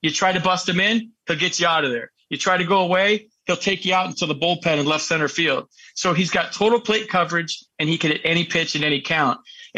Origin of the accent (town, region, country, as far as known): San Francisco, California, United States; born or raised there